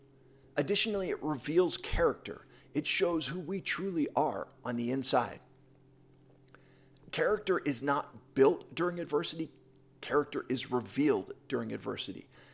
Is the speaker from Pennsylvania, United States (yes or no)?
yes; Pittsburgh, Pennsylvania, United States; I have twice been awarded the Best Of annual award as the top-rated motivational speaker in my hometown of Pittsburgh.